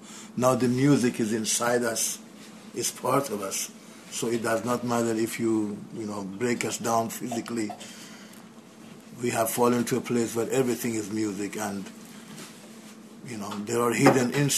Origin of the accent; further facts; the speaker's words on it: Iran; now in United States; I was born in Iran, and that's where I grew up, and I came to United States in 1973, so I am from Iran. But again, I am not from anywhere. I am from planet Earth.